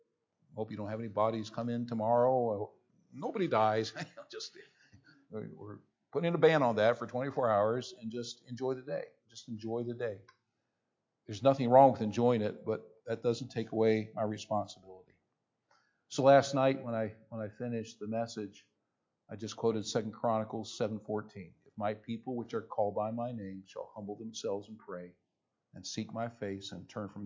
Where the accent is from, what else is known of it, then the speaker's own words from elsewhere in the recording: United States; So as a Christian and as an American, I gotta reinforce in my own heart and mind